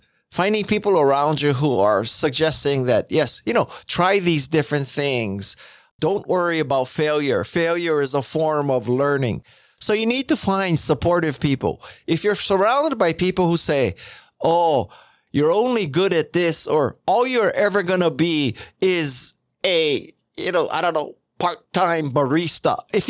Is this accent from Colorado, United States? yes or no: no; Hawaii, United States; I'm from Hawaii. You would think that I would have learned how to surf.